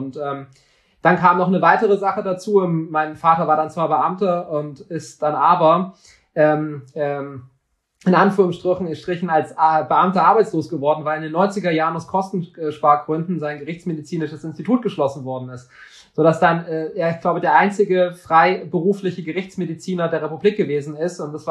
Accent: West Germany, Germany; born there; sind in den 70er Jahren aus Ostdeutschland geflohen und kamen dann nach Westdeutschland. Und ich wurde dann hier in Westdeutschland geboren.

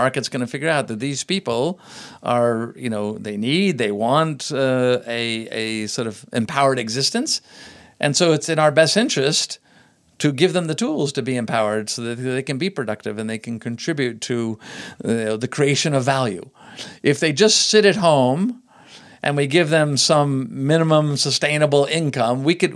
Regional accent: California, United States; So in Silicon Valley, that's where I'm born and bred in Silicon Valley.

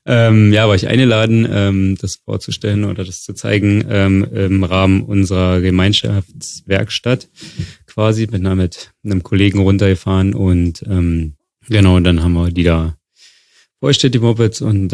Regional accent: Wildau, Brandenburg, Germany; Ich komme aus Wildau. In Brandenburg.

